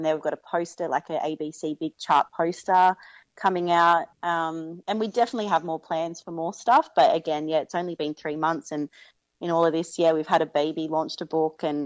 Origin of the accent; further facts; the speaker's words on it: Australia; to be perfectly honest with you guys, as an Australian, they would view that as quite racist